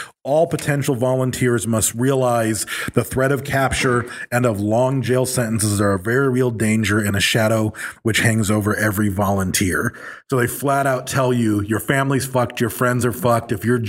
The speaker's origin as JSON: {"language": "English", "town": "Battle Creek", "region": "Michigan", "country": "United States", "tie": "born or raised there", "said": "But a friend of mine who I grew up with in Battle Creek joined the Air Force."}